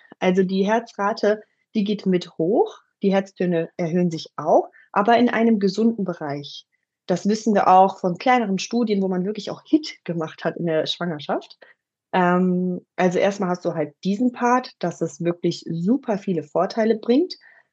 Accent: Düsseldorf, North Rhine-Westphalia, Germany; Ich bin die Gründerin von Mom Forces. Ich bin aus Düsseldorf, seit kurzem Zweifachmama.

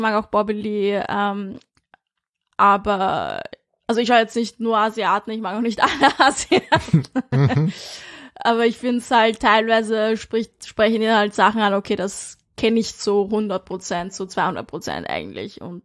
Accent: Vienna, Austria; born there; Ja, ich bin in Wien geboren, ja.

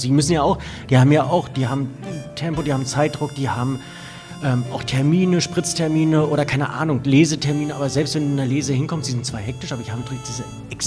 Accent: North Germany, Germany; weil ich im Norden groß geworden bin, ich brauche das weite Land.

